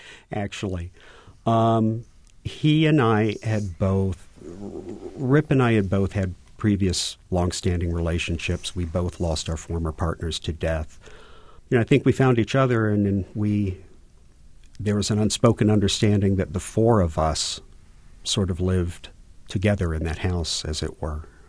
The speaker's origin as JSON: {"language": "English", "region": "Tennessee", "country": "United States", "said": "I'm an Army brat, actually. My own background, I'm from Tennessee, and my father was actually the assistant head of selective service in Tennessee."}